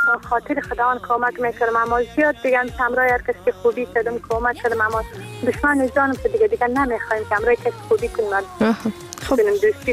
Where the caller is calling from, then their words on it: Afghanistan; از افغانستان.